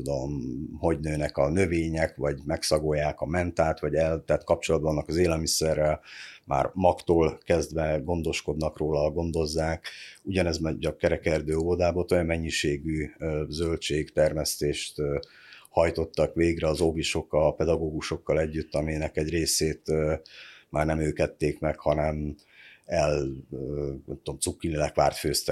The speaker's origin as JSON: {"language": "Hungarian", "region": "Transylvania", "country": "Romania", "tie": "born or raised there", "said": "csak hogy Erdélyben nőttem fel"}